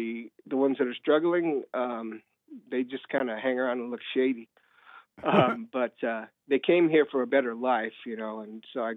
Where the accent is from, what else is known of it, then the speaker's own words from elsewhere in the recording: Mexico; now in United States; Yeah. I'm a Mexican.